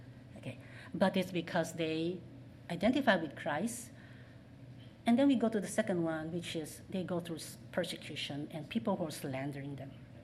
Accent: Philippines; In fact, I grew up in the Philippines. You know Philippines?

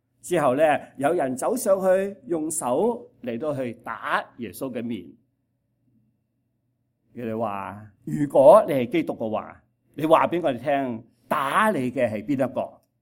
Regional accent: Guangdong, China; 我哋广东人有一句咁样话

